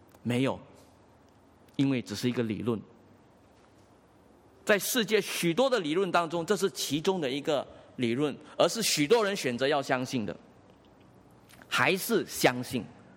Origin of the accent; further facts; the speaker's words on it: Guangdong, China; accent: Cantonese; 好像我们广东话好像马骝啊